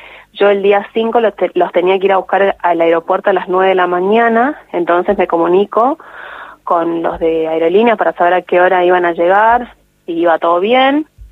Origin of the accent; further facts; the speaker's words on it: Chaco, Argentina; Yo me vine en el mes de junio, ya van a ser 4 meses que estoy acá. Mi pareja desde Chaco, nosotros somos de Chaco